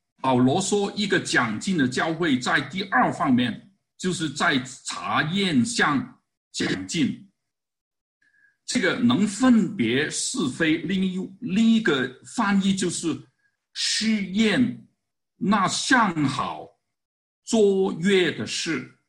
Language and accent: Chinese; Guangdong, China; 所谓就是我们广东人说有一句话，就是好心做坏事。